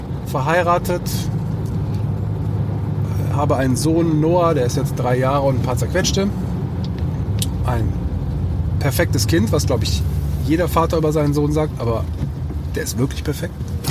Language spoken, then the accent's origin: German; Leverkusen, North Rhine-Westphalia, Germany; now in Düsseldorf, Germany; ich bin in Leverkusen aufgewachsen. Also das ist so meine Hometown, meine Base, wo meine Eltern noch immer noch wohnen. Und da bin ich auch zur Schule gegangen. Also Leverkusen ist eigentlich immer noch ein bisschen Heimat, auch wenn ich schon relativ lange in Düsseldorf bin.